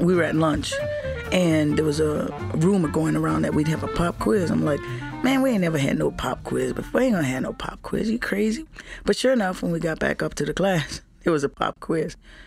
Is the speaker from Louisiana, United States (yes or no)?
yes; New Orleans, Louisiana, United States; I was born in the Treme, and, in the Treme, there's lots of music, but we live on St. Philip Street